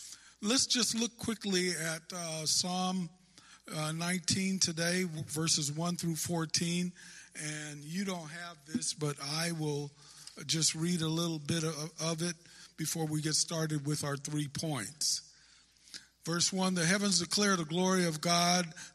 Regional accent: California, United States; I'm from Northern California, and we have some of the beautiful qualities of creation, but we don't have the snow

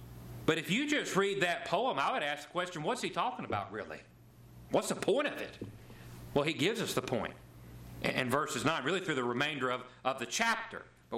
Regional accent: Gulfport, Mississippi, United States; born there; I had no say to the fact that I was born in Gulfport, Mississippi on July 2nd, 1989.

